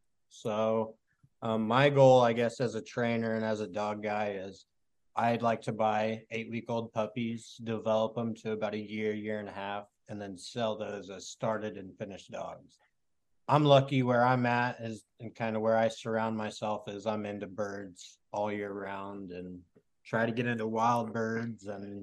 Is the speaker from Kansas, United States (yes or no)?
yes; Kansas, United States; now in Condon, United States; well, I'm originally from Kansas, but I'm out in Condon, Oregon now.